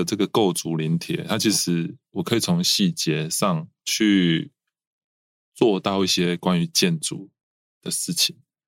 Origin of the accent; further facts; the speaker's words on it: Tainan, Taiwan; 三个分别是土生土长的台南人，然后另外一个是住在海边。